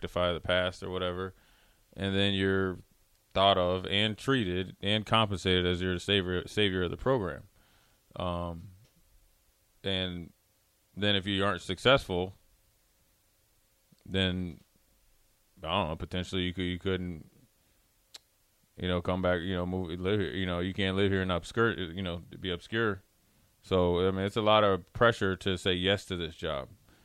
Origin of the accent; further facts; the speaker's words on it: Minnesota, United States; I'm from Minnesota pretty much.